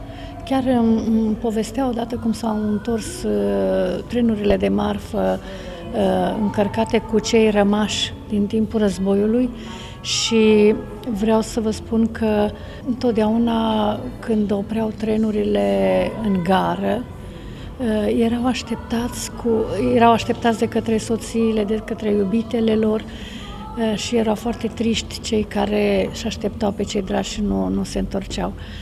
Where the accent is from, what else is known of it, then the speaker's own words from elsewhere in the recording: Romania; Să știți că sunt tare mândră că sunt româncă.